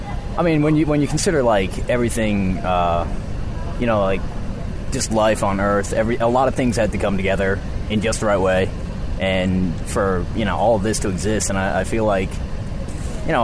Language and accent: English; Connecticut, United States; Connecticut.